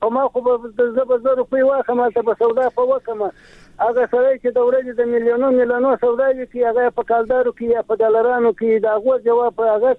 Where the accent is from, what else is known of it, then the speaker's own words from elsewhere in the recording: Helmand, Afghanistan; دلته خو زه په هلمند کې یم، زما خو خپل وطن دی،